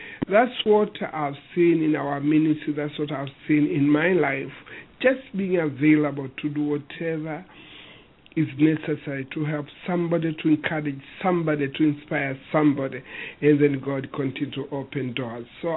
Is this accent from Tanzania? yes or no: yes; Tanzania; born there; I was born in Tanzania. I was a child. My family is a large family